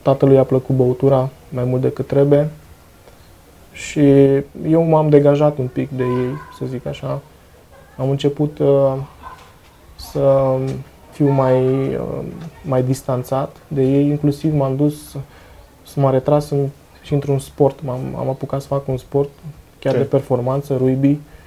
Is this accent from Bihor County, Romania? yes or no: no; Brașov, Brașov County, Romania; numai eu am fost din Brașov.